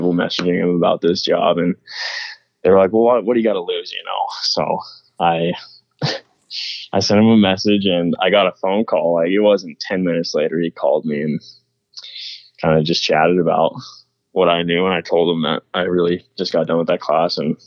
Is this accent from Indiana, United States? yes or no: no; Billings, Montana, United States; Grew up, born and raised in Billings, Montana. Montana boy through and through, and grew up hunting my whole life.